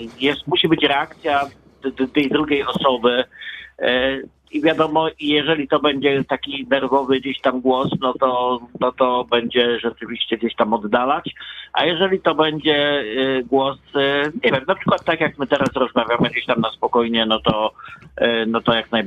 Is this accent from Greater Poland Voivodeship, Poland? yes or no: yes; Poznań, Greater Poland Voivodeship, Poland; nie będzie wiedzieć, że jesteśmy z Poznania, czy z metropolii Poznań, czy z Wielkopolski, to ona pozna, że jesteśmy z Wielkopolski.